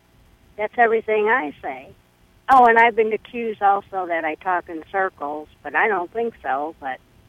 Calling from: Arizona, United States; I'm on my cell phone, and I'm in the state of Arizona.

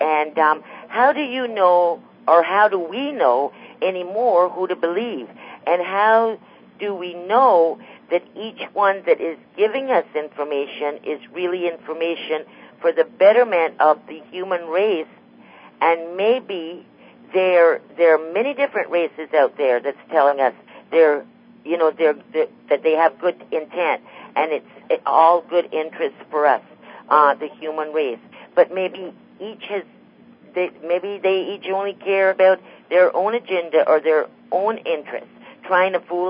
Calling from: Florida, United States; I'm calling from Florida.

